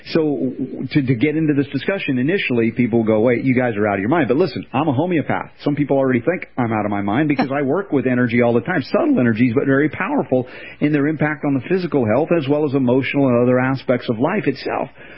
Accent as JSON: {"language": "English", "country": "United States", "tie": "born or raised there", "said": "The world we grew up in America, Western world, the mindset"}